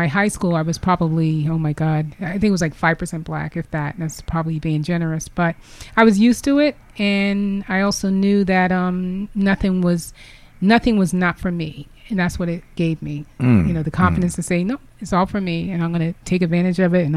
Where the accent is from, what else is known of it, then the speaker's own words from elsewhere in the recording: Groton, Connecticut, United States; also born or lived in Newport; My father was in the Navy. He was a military man. So although I was born in Newport, we didn't grow up there. We visited there because our cousins stayed there, but we grew up in Groton because Groton is a military town.